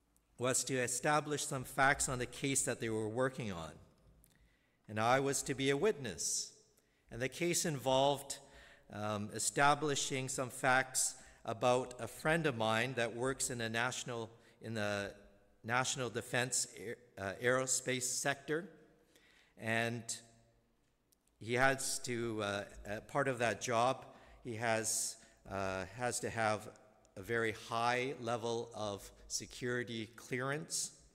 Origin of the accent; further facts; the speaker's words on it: Canada; now in United States; I was one of them, being Canadian.